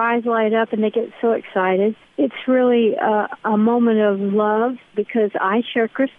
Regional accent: Hollywood, California, United States; also born or lived in Stillwell, Kansas; I grew up in Hollywood.

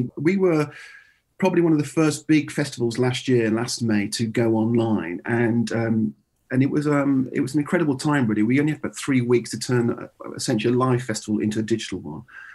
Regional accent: Birmingham, West Midlands, United Kingdom; And I grew up in Birmingham

